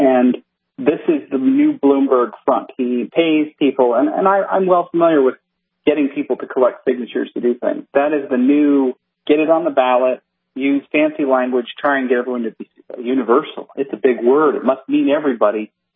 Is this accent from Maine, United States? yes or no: yes; Maine, United States; Well, I care about Maine. I grew up in Maine. I spent a lot of my youth there.